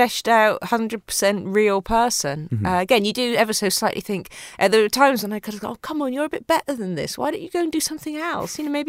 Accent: Yorkshire and the Humber, United Kingdom; I grew up in Yorkshire.

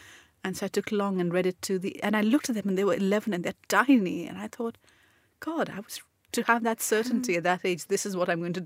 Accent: Pakistan; Well, not within the Pakistan I was growing up in.

